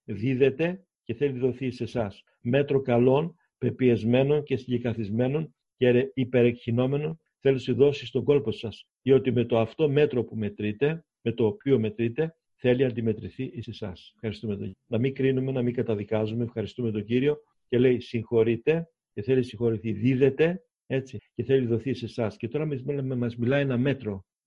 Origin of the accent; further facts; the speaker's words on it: Greece; also born or lived in Germany; εγώ θυμάμαι στο χωριό μου 1970-71 που είχα έρθει από τη Γερμανία, που μεγάλωσα.